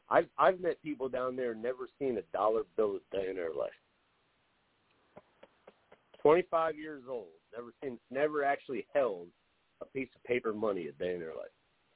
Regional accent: Irvington, New Jersey, United States; I grew up in Irvington, New Jersey, which is, I'm going to say probably the third worst city in New Jersey.

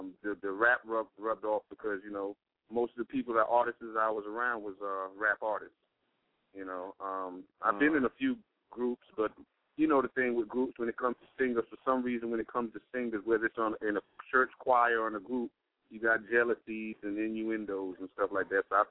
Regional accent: Florence, South Carolina, United States; Well, like I said before, I'm originally from South Carolina. Lived up to Florence, South Carolina, Flowtown.

